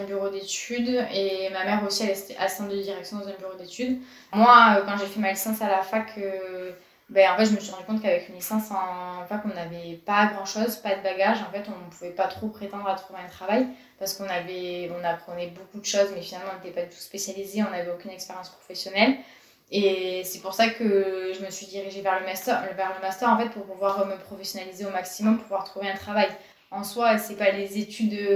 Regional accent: Saint-Geniès, Occitanie, France; also born or lived in Montpellier; Je suis née à Montpellier, je suis arrivée à 3 jours à Saint-Geniès et je suis toujours à Saint-Geniès.

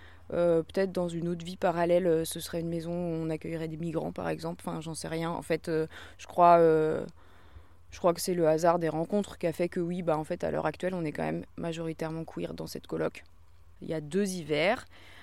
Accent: Bourges, Centre-Val de Loire, France; J'ai grandi à Bourges et ensuite, après mes études, j'ai habité en camion pendant des années.

